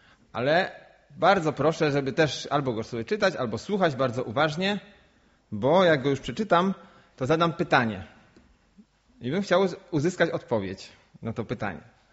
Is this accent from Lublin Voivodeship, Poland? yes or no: no; Janikowo, Kuyavian-Pomeranian Voivodeship, Poland; Jak wiecie, jestem z Janikowa.